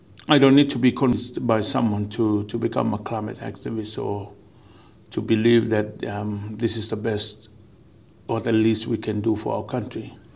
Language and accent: English; Vaitupu, Tuvalu; English is a second language; I was born and raised in Tuvalu, and I think I want to establish that fact at the very beginning of my talk. It is important that I start off from where I come from the island of Waitupu